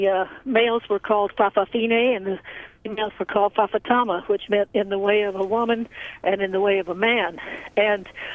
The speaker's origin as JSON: {"language": "English", "region": "the South", "country": "United States", "tie": "born or raised there", "moved": "as an adult", "lives_now": "Fairbanks, United States", "said": "I grew up in the racist South. In fact, I was not happy with my hometown and left the day after I graduated high school, going to a job and accommodations."}